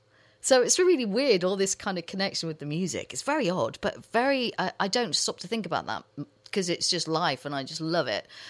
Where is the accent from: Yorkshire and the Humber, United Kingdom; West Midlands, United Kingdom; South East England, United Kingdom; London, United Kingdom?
West Midlands, United Kingdom; Ross-on-Wye; I got really excited because it mentions my hometown, Ross and White.